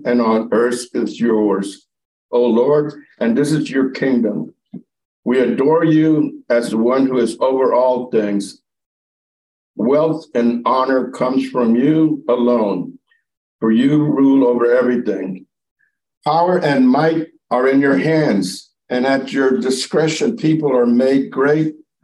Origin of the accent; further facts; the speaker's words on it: Aransas Pass, Texas, United States; born there; Well, I come from Texas. I was born in 1955 in a little town called Aransas Pass.